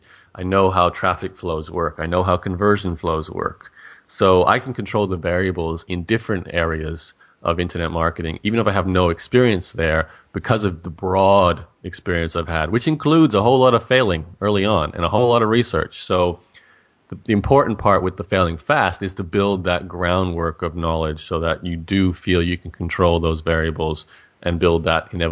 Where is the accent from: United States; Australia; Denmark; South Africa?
Australia; Brisbane, Queensland; I was born in Brisbane, Australia, and grew up here, and, you know, spent my entire life here.